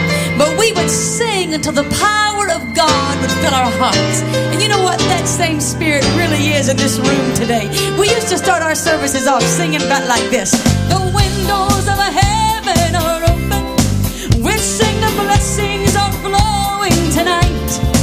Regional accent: Hamilton, Alabama, United States; When I was a little girl growing up in Hamilton, Alabama

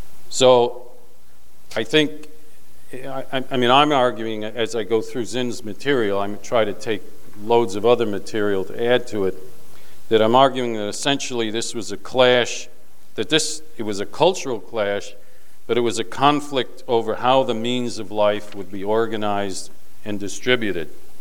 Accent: New York City, New York, United States; born there; I was born in Columbus Hospital on East 19th Street in New York City.

